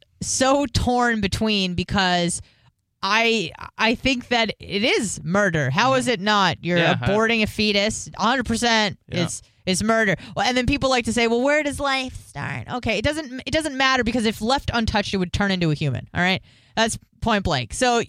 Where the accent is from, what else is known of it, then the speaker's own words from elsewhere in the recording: California, United States; I'm from California. So I would probably say maybe 75% of my contacts on Facebook are from the West Coast